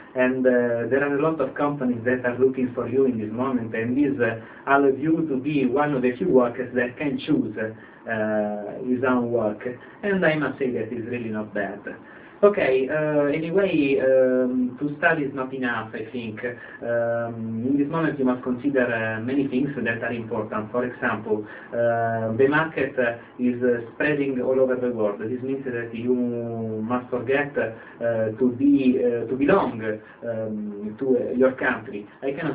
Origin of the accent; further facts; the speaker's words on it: Italy; English is a second language; I am Italian, I come from Italy